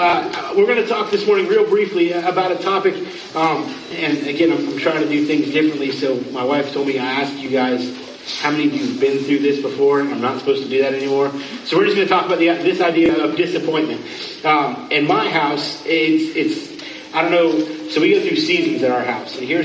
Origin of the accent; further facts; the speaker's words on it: Florida, United States; Now, I know that's really weird. I'm from Florida.